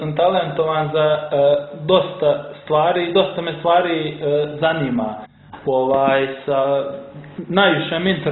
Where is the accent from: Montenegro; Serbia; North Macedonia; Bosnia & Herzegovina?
Montenegro; Znate kako je to kod nas u Crnoj Gori, prvo pa muško, pa to se slavi. Tako imamo taj neki mentalitet